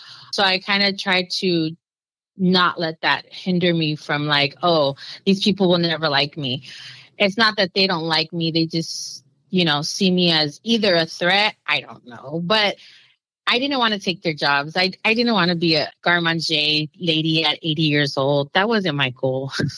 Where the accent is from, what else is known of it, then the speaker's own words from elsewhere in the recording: California, United States; My mom doesn't speak Spanish, and my dad didn't speak to me in Spanish. So I'm Californian.